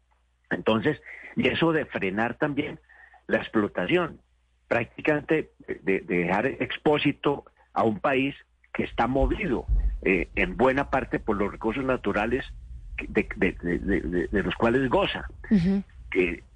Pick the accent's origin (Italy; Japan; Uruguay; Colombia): Colombia; esa es la hoja de ruta que uno esperaría como colombiano que se respete y se siga